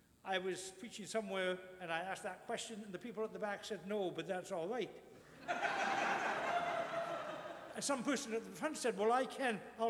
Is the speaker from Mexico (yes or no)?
no; Victoria, British Columbia, Canada; born there; I was born here in Victoria, BC, at St. Joseph's Hospital.